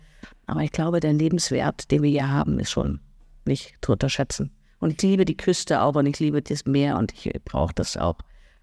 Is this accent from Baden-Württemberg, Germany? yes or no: no; Sittensen, Lower Saxony, Germany; Genau, ich bin auch ein schönes Landei. Ich komme aus Sittensen in Richtung Bremen.